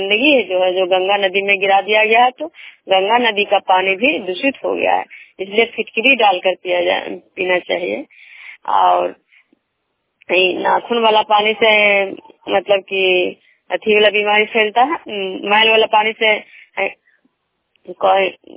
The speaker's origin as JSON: {"language": "Hindi", "town": "Vishnupur", "region": "Bihar", "country": "India", "said": "विष्णुपुर ग्राम खजरा पंचायत नालंदा जिला नगर निगम प्रखंड के निवासी हूँ।"}